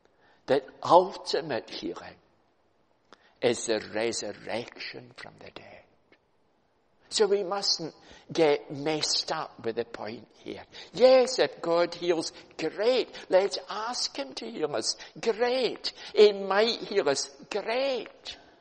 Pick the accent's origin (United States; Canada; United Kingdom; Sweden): United Kingdom; Kelso, Scotland; I was brought up in the Borders in Kelso.